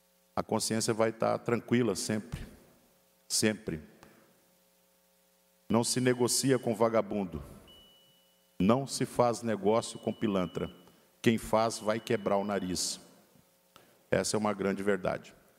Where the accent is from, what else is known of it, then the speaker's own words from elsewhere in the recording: Santa Catarina, Brazil; Como catarinense, a gente não pode admitir isso.